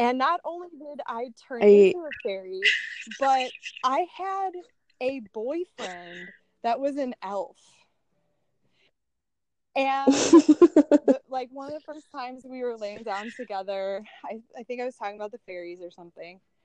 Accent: Chicago, Illinois, United States; Okay, so I'm from Chicago. I come from, you know, the Midwest and warm-hearted.

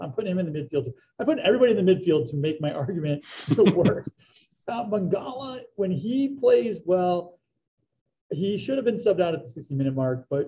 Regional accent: United States; And as an American, I hate it when I have to have evidence to prove my point.

